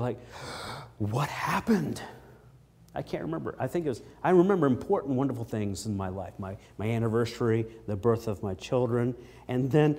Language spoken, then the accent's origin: English; Maine, United States; As a lumberjack growing up in Maine, I did a lot of work with trees.